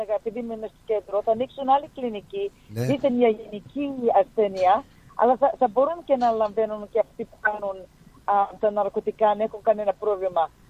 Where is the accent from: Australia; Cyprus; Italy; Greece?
Australia; Richmond, Victoria; Εγώ μεγάλωσα στο Richmond